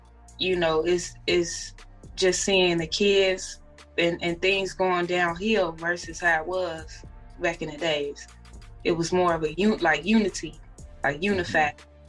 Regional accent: Chicago, Illinois, United States; I'm from Chicago. I was born and pretty much raised, transferring from like the South Side to the West Side of Chicago. West Side raised me.

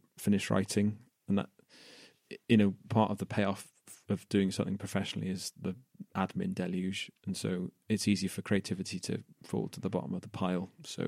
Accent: Wales, United Kingdom; coming from a place where, you know, well, you go back 100 years when it was being Welsh was being beaten out of people

